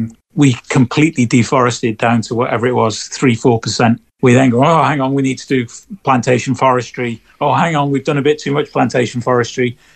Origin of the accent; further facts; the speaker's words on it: Wales, United Kingdom; where I grew up in North Wales, lots of people did farm work and they did forestry work. I didn't come from a farming background